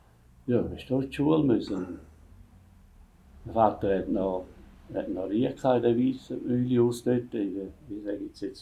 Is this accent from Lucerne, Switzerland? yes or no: no; Valais, Switzerland; also born or lived in Goldach; Wir sind eigentlich Walliser. Im Prinzip. Oder? Ich weiß nicht, etwa 5-jährig war vielleicht, wo der Vater auf Goldach gezogen ist.